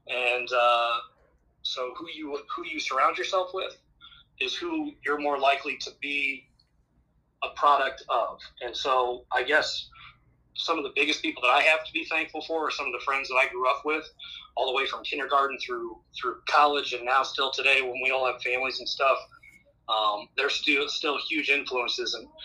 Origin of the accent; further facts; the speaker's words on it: Ottawa, Ohio, United States; growing up in Ottawa and Glandorf, it's a pretty special town